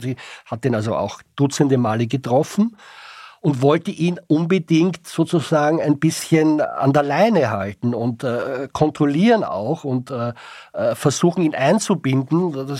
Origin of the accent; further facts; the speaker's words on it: Austria; aber auch bei uns in Österreich